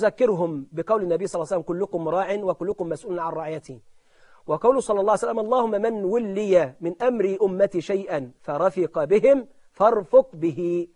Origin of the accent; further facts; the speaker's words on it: Egypt; واحنا عندنا في مصر الحمد لله